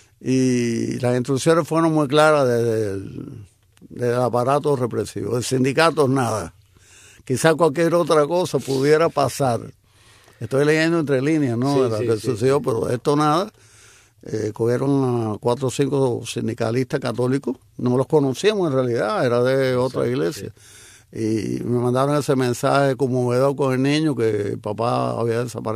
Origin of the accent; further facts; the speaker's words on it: Cuba; aquí estoy para servirlo y para comunicarme con mi pueblo en Cuba